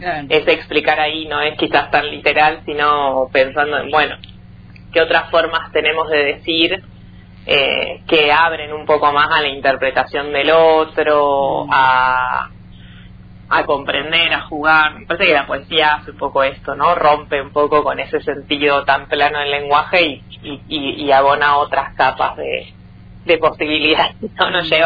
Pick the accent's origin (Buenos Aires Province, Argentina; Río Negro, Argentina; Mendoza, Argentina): Río Negro, Argentina; Ingeniero Jacobacci; born there; also born or lived in Neuquén / Cipolletti; sí, nací en Jacobacci